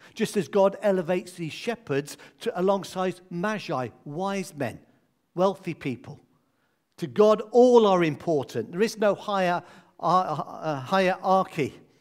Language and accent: English; Midlands, United Kingdom; born there; Now, I was born in the Midlands, so I've been landlocked all my life. And coming down south, I enjoy being near the coast